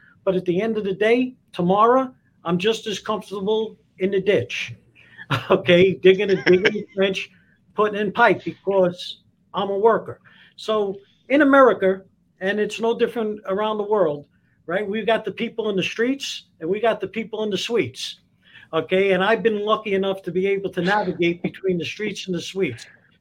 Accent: Brooklyn, New York, United States; I am a plumber from Brooklyn, Pat. That's for sure.

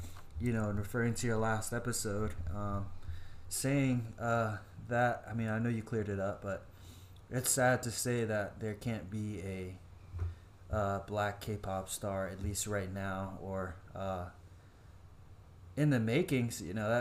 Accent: United States; So also growing up in America, so not really specifically, I'm Micronesian, Pacific Islander.

